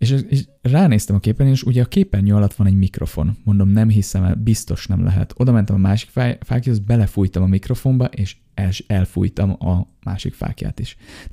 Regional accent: Kisújszállás, Jász-Nagykun-Szolnok, Hungary; még kisújszálláson, ahol én születtem, származom

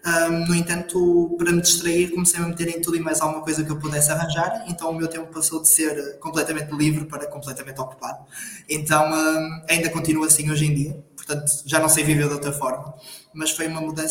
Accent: Porto, Portugal; eu não sou assim propriamente muito longe, eu sou do Porto

